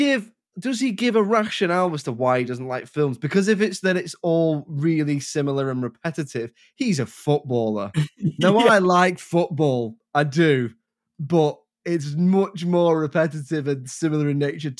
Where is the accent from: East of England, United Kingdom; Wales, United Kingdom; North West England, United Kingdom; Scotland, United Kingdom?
North West England, United Kingdom; now in Liverpool, United Kingdom; I've lived in Liverpool for 15 years, but I'm originally from Lancashire